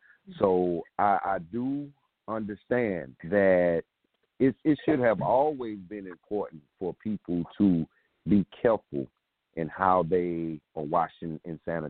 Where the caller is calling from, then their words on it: South Carolina, United States; I'm calling from South Carolina.